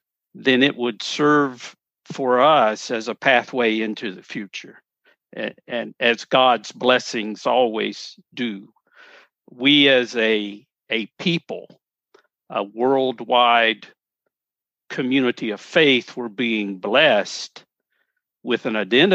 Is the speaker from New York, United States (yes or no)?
no; Paris, Tennessee, United States; my home congregation that I grew up in Parrish, Tennessee, was part of that field.